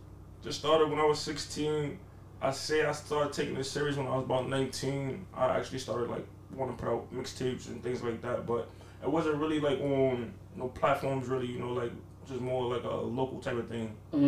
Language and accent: English; Bronx, New York, United States; also born or lived in Harlem; I'm from the Bronx. Call me.